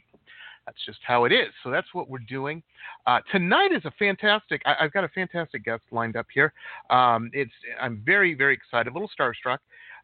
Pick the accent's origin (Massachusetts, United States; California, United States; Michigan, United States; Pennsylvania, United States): Michigan, United States; Detroit; and I grew up